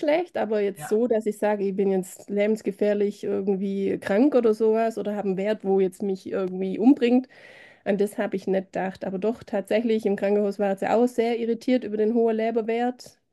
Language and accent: German; Baden-Württemberg, Germany; Ich komme aus dem Schwabenländle, bin 43.